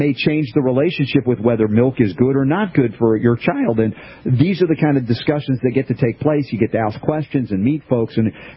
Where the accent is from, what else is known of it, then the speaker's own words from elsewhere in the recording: United States; they talk about milk in a different way than we grew up drinking milk in America